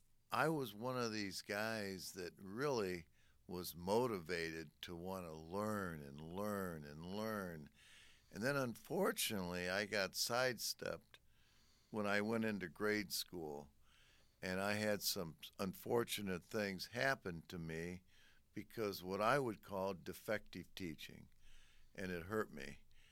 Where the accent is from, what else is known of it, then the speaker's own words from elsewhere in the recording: South Bend, Indiana, United States; I'm from South Bend, Indiana